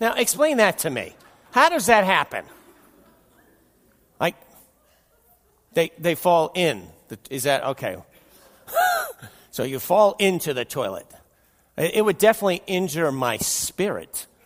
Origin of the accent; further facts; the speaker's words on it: New Jersey, United States; also born or lived in New York; Growing up in New Jersey, New York, I mean, I loved going to the farm to visit my grandparents.